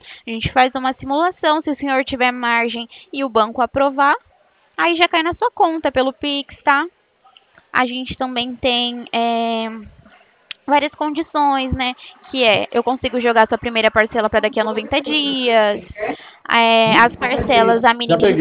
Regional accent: São Paulo, Brazil; Eu sou de São Paulo.

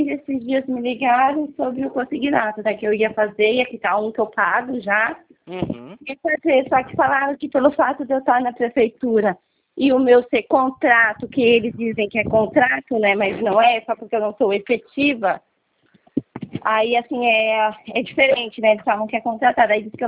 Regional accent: Jarinu, São Paulo, Brazil; É, sou de Jarinu

